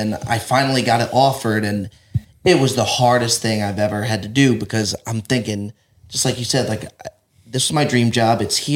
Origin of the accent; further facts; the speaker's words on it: New Jersey, United States; now in Los Angeles, United States; I was born and raised in Jersey